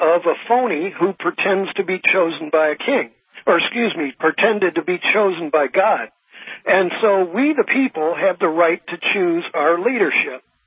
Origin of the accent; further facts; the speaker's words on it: Missouri, United States; I come from Missouri, I remember I had a lot of friends that were truckers.